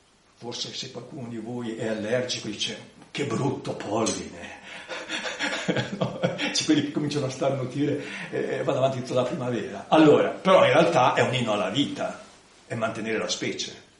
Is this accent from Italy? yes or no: yes; Liguria, Italy; Io faccio questa battuta anche agli studenti, essendo ligure, dico...